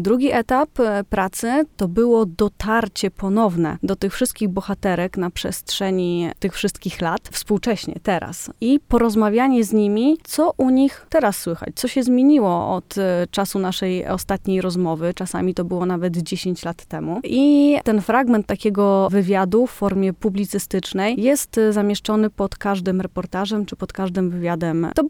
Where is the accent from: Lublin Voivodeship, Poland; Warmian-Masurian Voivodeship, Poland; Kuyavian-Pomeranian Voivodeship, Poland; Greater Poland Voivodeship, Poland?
Warmian-Masurian Voivodeship, Poland; Szczytno; born there; Urodziłam się na Mazurach, w Szczytnie. Od 2009 roku mieszkam na Warmii